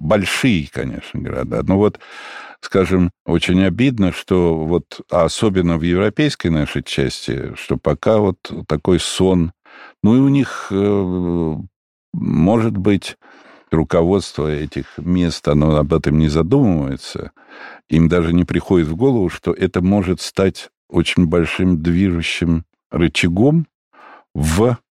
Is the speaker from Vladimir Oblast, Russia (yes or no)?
yes; Murom, Vladimir Oblast, Russia; Ну, конечно. Надо у меня мама муромская, я там все детство, можно сказать, проводил.